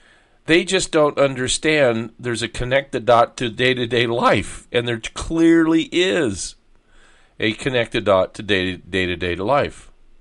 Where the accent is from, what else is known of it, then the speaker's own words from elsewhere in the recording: California, United States; I grew up around the Rose Bowl, went to many Rose Bowls, went to many Rose Parades as a kid growing up